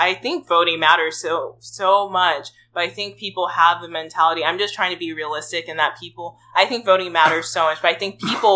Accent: Nigeria; do we, me and you, get reparations even though we come from Nigeria?

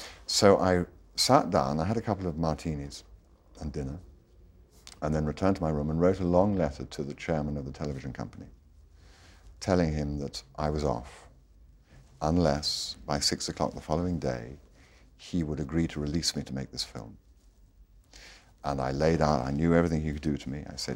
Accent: United Kingdom; you're being very British about this … you're 30

